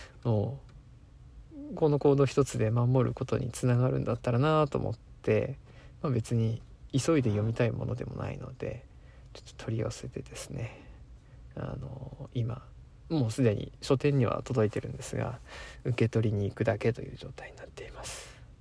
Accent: Fukushima, Japan; moved away as an adult; ゴリゴリの福島県出身ですので、めちゃくちゃなまるんですよ、帰ったら。

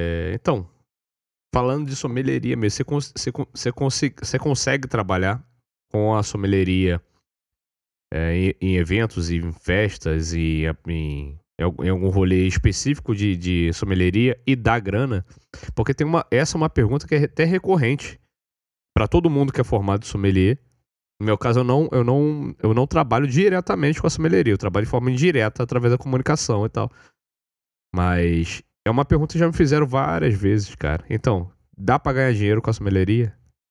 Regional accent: Rio de Janeiro, Brazil; now in Belo Horizonte, Brazil; Mas, tipo, eu sou do Rio, né, cara?

